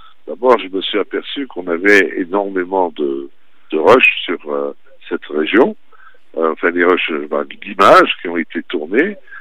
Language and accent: French; Marseille, Provence-Alpes-Côte d'Azur, France; Enfin, on est Marseillais et Aixois, donc on est du Sud